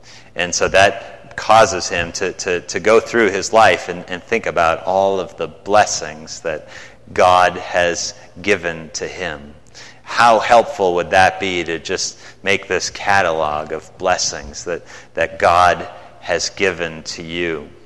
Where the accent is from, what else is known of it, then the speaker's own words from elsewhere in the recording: Midwest, United States; When I was growing up in the Midwest, you could turn on your radio and flip through the stations